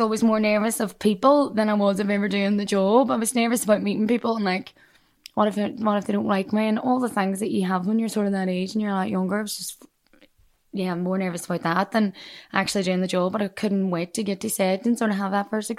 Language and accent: English; Ireland; if they know I'm Irish, doesn't matter how good I am at the accent, they'll just never hire me.